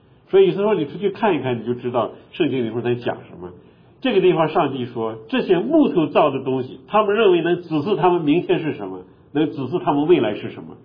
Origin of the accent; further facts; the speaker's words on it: China; 我们中国人